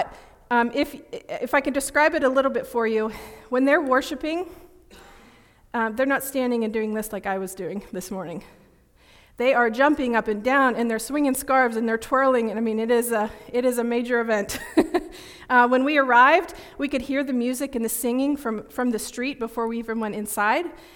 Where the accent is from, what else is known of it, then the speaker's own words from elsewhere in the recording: Punxsutawney, Pennsylvania, United States; But I'm a semi-local girl. I grew up in Punxsutawney, the big metropolis over there, and now I live in the even bigger city of Kerwinsville.